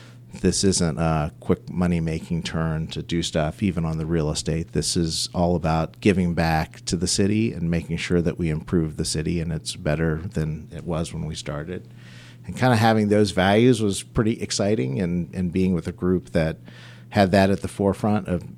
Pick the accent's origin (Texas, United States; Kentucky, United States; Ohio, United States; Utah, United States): Ohio, United States; New Philadelphia; now in Cincinnati, United States; So I still call New Philadelphia my home, where I grew up in Eastern Ohio